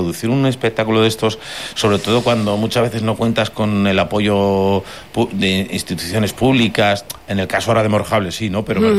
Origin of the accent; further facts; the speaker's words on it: Navarre, Spain; Yo soy de Navarra, somos de cerca.